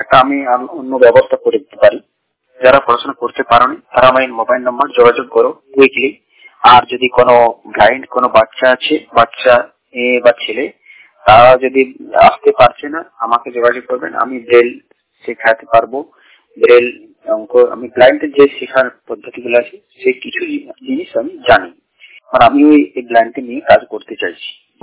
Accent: Bankura, West Bengal, India; আমার বাড়ি বাঁকুড়া জেলায়।

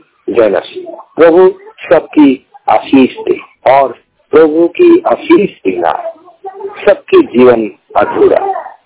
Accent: West Bengal, India; Hindi is a second language; मैं एक बंगाली हूँ और ज्यादातर हिंदी, मेरा टूटा टूटा हिंदी, कोई गलती हो जाए तो समझ लीजिए, क्योंकि हिंदी मैं ज्यादातर नहीं समझते हूँ और नहीं जानते हूँ।

